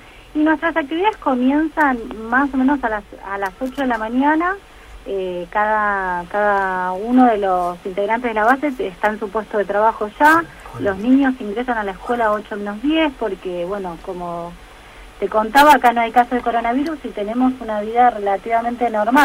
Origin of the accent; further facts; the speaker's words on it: Buenos Aires, Argentina; las cuatro chicas que estamos en la radio somos todas de Buenos Aires, de distintas partes de Buenos Aires.